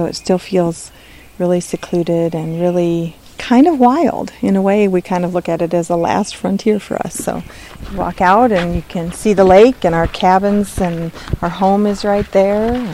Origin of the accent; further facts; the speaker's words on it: Iowa, United States; We're from Iowa.